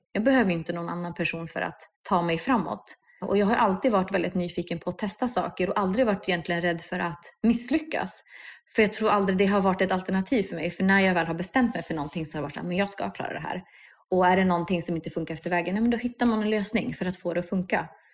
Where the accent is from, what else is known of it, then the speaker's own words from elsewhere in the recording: Norrland, Sweden; also born or lived in Calgary, Canada; Och jag är ändå uppvuxen i Norrland.